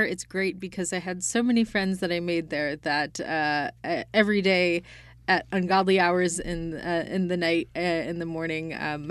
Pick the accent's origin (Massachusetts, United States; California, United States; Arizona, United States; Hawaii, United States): Massachusetts, United States; Dalton; So I looked at one that the stationery factory in Dalton got. That's my hometown, so it's nice to get to go back to my hometown and cover that.